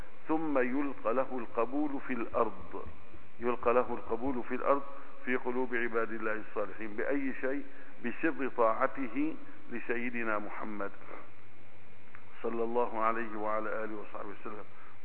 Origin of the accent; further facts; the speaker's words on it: Aleppo, Aleppo Governorate, Syria; وكان قصر العدلي بجانب دائرة الإفتاء عندنا في حلب